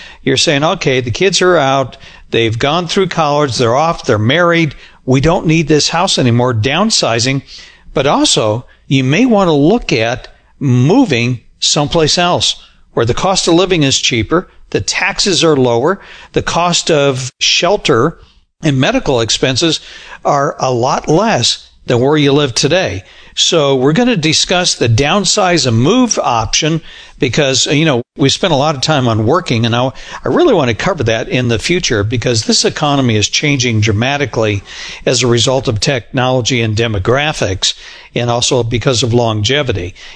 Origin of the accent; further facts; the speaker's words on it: Arizona, United States; I grew up in Arizona, John, but, you know, you've been to Arizona.